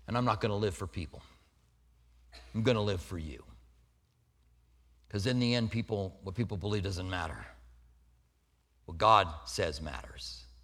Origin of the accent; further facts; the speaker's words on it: Albuquerque, New Mexico, United States; Now, I grew up in Albuquerque where in school I would fail classes and they would push you on